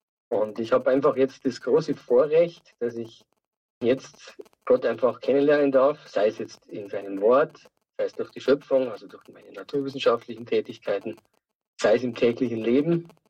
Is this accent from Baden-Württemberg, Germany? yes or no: no; Starnberg, Bavaria, Germany; born there; now in Tittmoning, Germany; Ja, also ich bin geboren 1962 in Starnberg bei München.